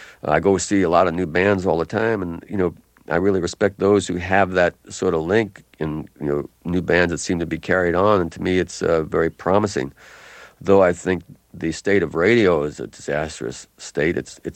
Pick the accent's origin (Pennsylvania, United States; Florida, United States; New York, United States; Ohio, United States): New York, United States; the great disc jockeys that I grew up with in New York.